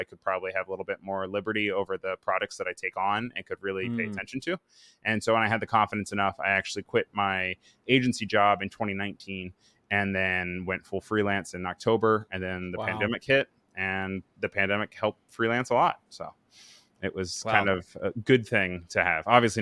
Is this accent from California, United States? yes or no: no; Maryland, United States; moved away as an adult; now in New York, United States; So I'm initially from Maryland, and I actually worked for an agency down in Maryland.